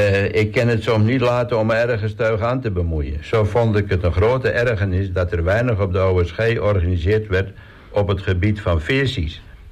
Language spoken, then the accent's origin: Dutch; Leeuwarden, Friesland, Netherlands; born there; Ik ben geboren in Leeuwarden en ik woon nu 5 jaar aan de Kolk.